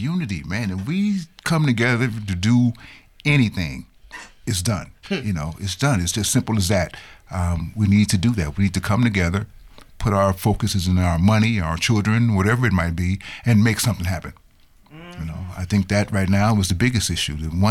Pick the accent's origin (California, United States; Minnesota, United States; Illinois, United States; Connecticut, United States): Illinois, United States; Chicago; You know, I'm from Chicago, and I remember when this guy was actually sleeping in his car in front of a comedy club when he first came out.